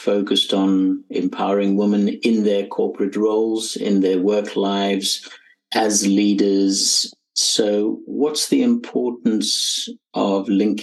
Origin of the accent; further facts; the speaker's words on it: South Africa; also born or lived in Zimbabwe; Of course, I was born in Africa, in Zimbabwe, grew up in South Africa, traveled extensively.